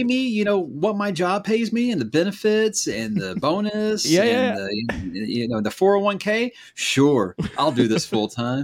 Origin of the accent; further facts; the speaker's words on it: Atlanta, Georgia, United States; I grew up in Atlanta, so I hate New Orleans.